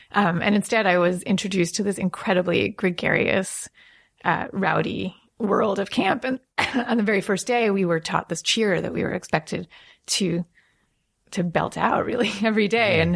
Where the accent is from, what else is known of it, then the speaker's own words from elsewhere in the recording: New York, United States; I grew up in Long Island.